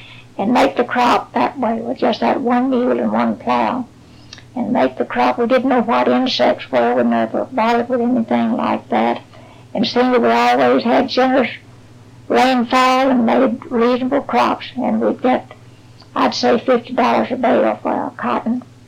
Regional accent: Arkansas, United States; born there; I was born in Jackson County, Arkansas in 1894.

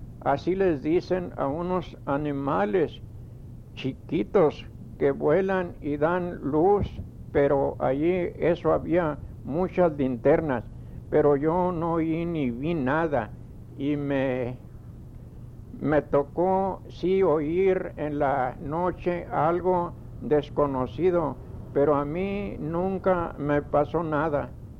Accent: Méndez, Tamaulipas, Mexico; De mi pueblo, que se llama Méndez, a 30 millas de allí hay otro pueblo que se llama Burgos.

